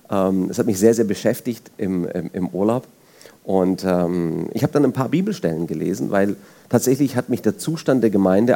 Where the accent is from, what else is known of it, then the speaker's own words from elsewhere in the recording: Germany; Ich komme aus Italien ursprünglich. Das muss ich wirklich so betonen. Ich bin nämlich in Deutschland geboren und in Deutschland groß geworden. Aber ich bin der Erste aus der Familie, der außerhalb Siziliens sozusagen groß geworden ist.